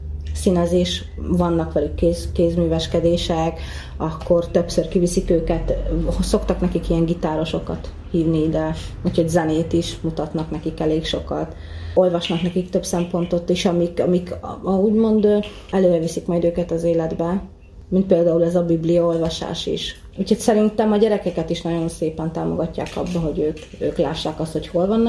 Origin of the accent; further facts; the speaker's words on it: Miskolc, Borsod-Abaúj-Zemplén, Hungary; én állami gondozásban nőttem fel. Miskolcon, igen, a gyűjtőbe, aztán a Bonyba, lakásotthonba.